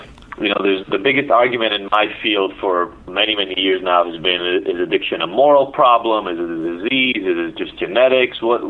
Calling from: Los Angeles, California, United States; In not yet sunny Los Angeles.

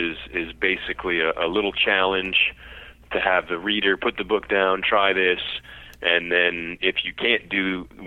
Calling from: Louisiana, United States; Louisiana.

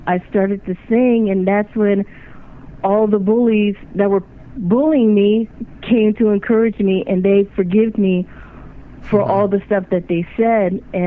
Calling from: Landover, Maryland, United States; I'm calling from Landover, Maryland.

